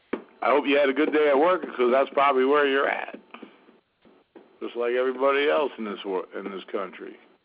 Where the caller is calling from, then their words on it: Florida, United States; I'm calling from Florida for the Obama campaign.